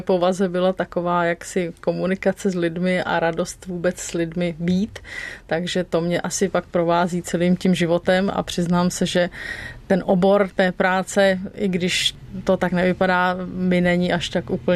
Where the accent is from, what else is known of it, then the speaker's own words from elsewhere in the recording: Prague, Czechia; Narodila jsem se v Praze.